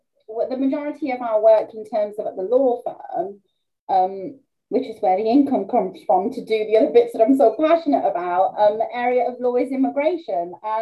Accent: Wales, United Kingdom; now in Leicester, United Kingdom; I grew up in Wales from the age of two

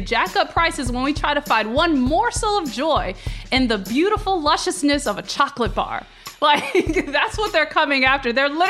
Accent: the South, United States; I'm from the South.

